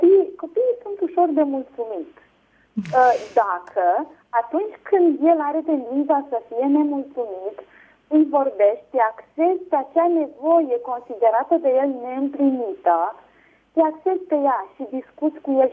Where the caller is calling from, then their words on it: Bucharest, Romania; din București.